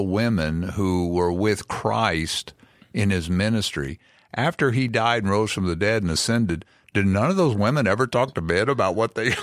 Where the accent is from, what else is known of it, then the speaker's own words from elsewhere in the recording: Kentucky, United States; I'm from Kentucky